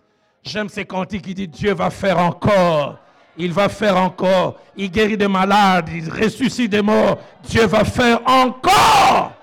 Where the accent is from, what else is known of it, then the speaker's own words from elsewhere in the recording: Kinshasa, DR Congo; je suis allé dans une église chez nous à Kinshasa